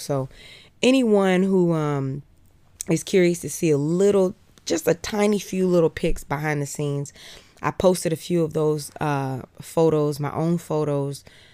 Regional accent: Atlanta, Georgia, United States; For many of you who don't know, I grew up born and raised in Atlanta.

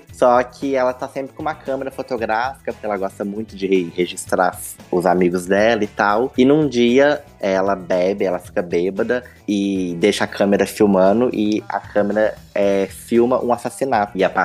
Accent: Juiz de Fora, Minas Gerais, Brazil; Eu sou de Juiz de Fora e eu sou escritor

